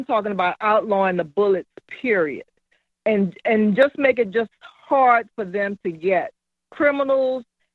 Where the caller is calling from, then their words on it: Louisiana, United States; I'm calling from Louisiana.